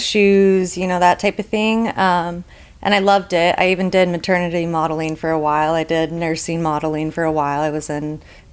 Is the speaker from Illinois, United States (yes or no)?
no; Las Vegas, Nevada, United States; I like to say I'm from Vegas.